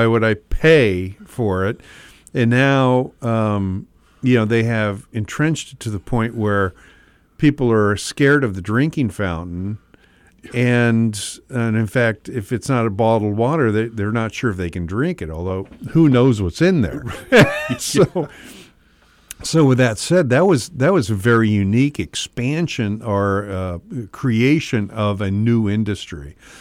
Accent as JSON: {"language": "English", "town": "Eugene", "region": "Oregon", "country": "United States", "tie": "born or raised there", "said": "I grew up in Eugene, Oregon. It was Williams Bakery."}